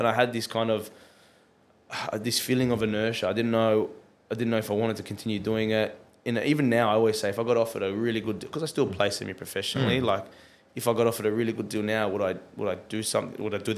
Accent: Sydney, New South Wales, Australia; signed my first professional deal back at in my hometown at Western Sydney Wanderers

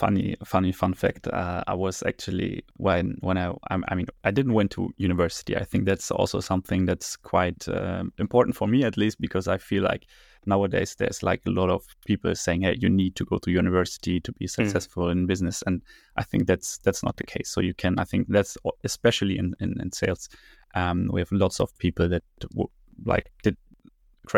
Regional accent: Berlin, Germany; English is a second language; Yeah, I'm based in Berlin. I grew up here, born and raised in Berlin.

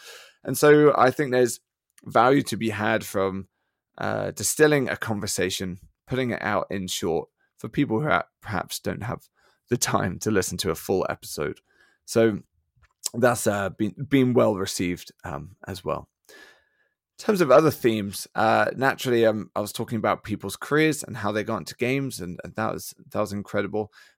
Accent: United Kingdom; And well, it's because I'm British, right?

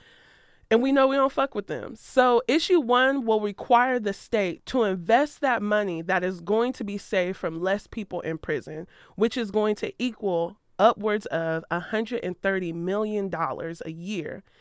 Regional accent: Ohio, United States; Y'all know I'm from Ohio. I rep Ohio. That's where my niecey poo still is.

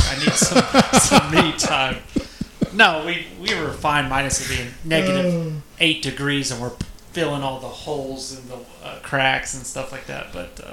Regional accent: Texas, United States; And that's what scares me sometimes as a Texan, a Southern.

